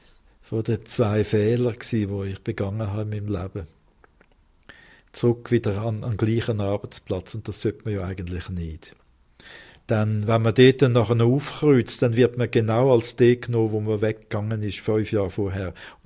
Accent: Winterthur, Zurich, Switzerland; also born or lived in United States; Aber im Innersten sind wir halt eben doch Schweizer und ich vor allem in Winterthur.

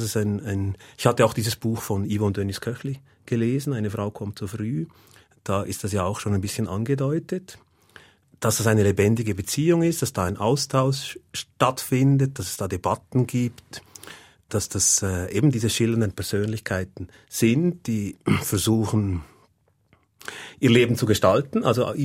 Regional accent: Leuk-Susten, Valais, Switzerland; Und ich bin in Leuk-Susten aufgewachsen

